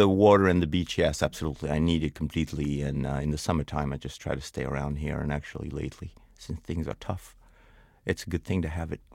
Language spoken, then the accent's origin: English; France; also born or lived in Spain; Well, I grew up in France, actually. I was about 6 months old when my mom and dad moved to France. I was born in Spain.